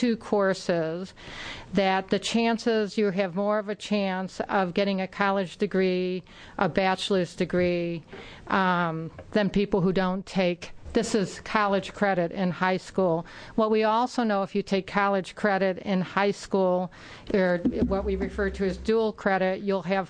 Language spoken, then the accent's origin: English; New York, United States; I'm from New York, so I can talk louder than that.